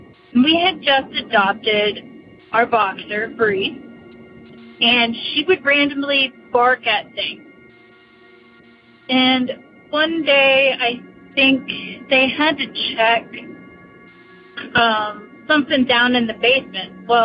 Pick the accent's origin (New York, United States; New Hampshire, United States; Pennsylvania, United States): Pennsylvania, United States; Pittsburgh